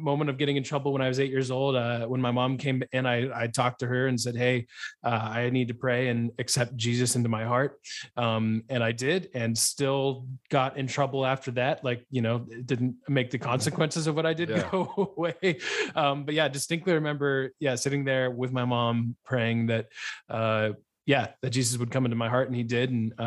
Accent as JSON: {"language": "English", "region": "Ohio", "country": "United States", "tie": "born or raised there", "said": "fields basically surrounding my house about 30 minutes west of Columbus. So yeah, I grew up in Ohio."}